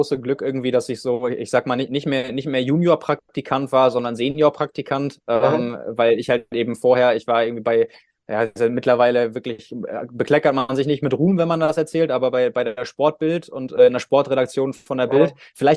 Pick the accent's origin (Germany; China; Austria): Germany; Lübeck, Schleswig-Holstein; Ich komme ja ursprünglich aus Lübeck, also quasi mehr oder weniger um die Ecke.